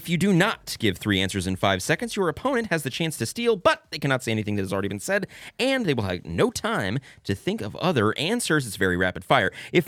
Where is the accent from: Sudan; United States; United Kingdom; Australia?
Sudan; born there; I was born in Sudan.